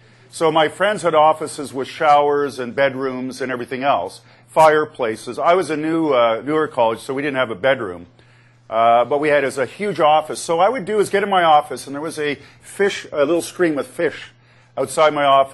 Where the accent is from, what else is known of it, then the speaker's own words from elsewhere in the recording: Canada; I'm from Canada.